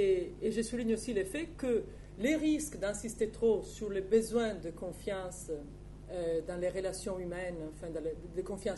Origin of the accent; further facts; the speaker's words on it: Italy; French is a second language; Moi, je suis italienne